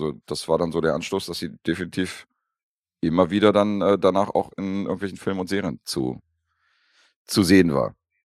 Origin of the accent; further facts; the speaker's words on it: Berlin, Germany; für mich als Berliner